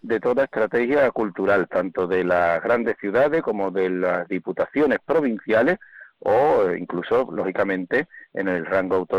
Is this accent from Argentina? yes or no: no; Andalusia, Spain; es inconcebible lo que nos constituye como andaluces.